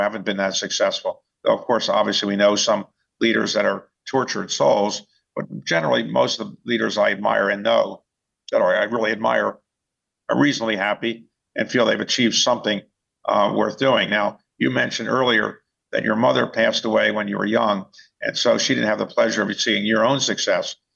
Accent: Baltimore, Maryland, United States; When I was growing up in Baltimore, there was a great leader of the Colts football team

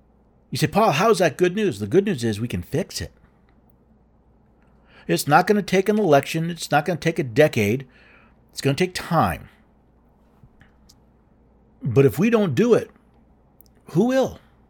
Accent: New York, United States; I'm from New York. I would love the chance to get back up there, meet some of my old friends, some of my family

